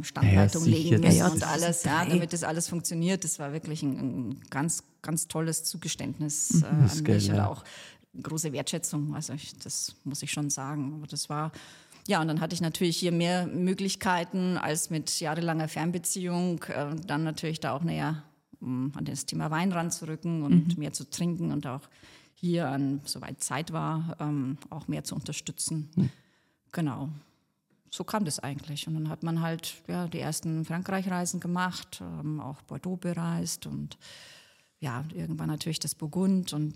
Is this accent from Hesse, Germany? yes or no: no; Bavaria, Germany; aus meiner Heimat der Oberpfalz